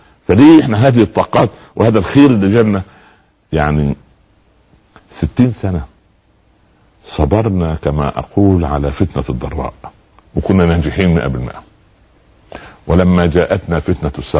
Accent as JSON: {"language": "Arabic", "country": "Egypt", "said": "احنا كمصريين او كمسلمين"}